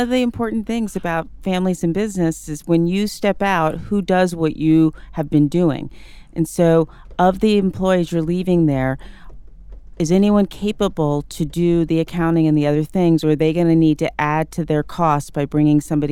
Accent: Houston, Texas, United States; I did. I grew up in Houston.

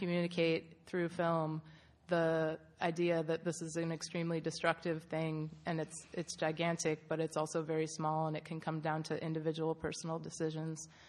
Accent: San Francisco, California, United States; We were city slickers. I'm from San Francisco.

